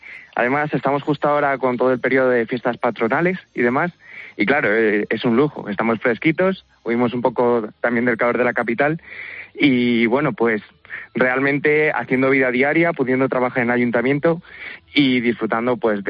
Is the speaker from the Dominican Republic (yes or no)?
no; Alcalá de Henares, Community of Madrid, Spain; Yo nací y estudié en Alcalá de Henares y nunca he tenido pueblo como tal.